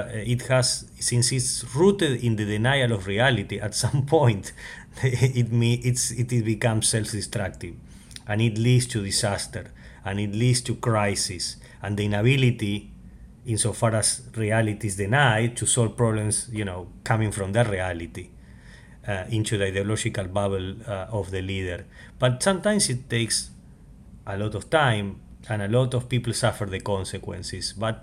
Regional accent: Argentina; Yes, I mean, I'm from Argentina and I was born like, you know, in 1975

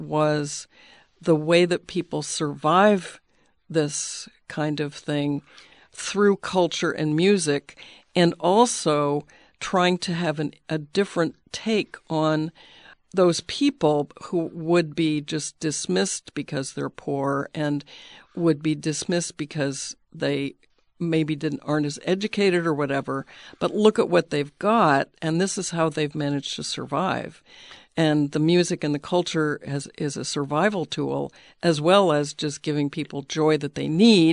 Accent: Appalachia, United States; I grew up partly in Appalachia, too, and saw white poverty, extreme white poverty, southern white poverty.

